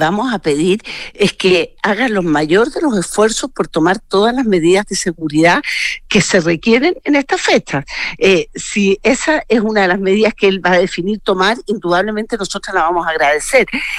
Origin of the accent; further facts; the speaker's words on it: Chile; como ciudadanos chilenos